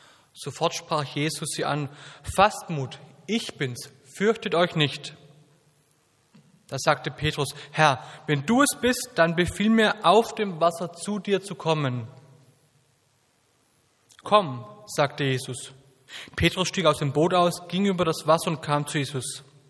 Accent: Southern Germany, Germany; 32 Jahre alt. Ich bin verheiratet mit Miriam. Wir haben zwei kleine Kids und ich komme aus Süddeutschland, hört vielleicht noch ein bisschen.

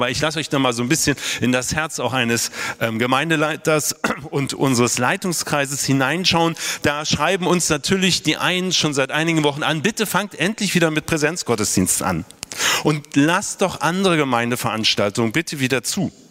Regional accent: Berlin, Germany; die Demonstrationen darum in meiner Heimatstadt Berlin

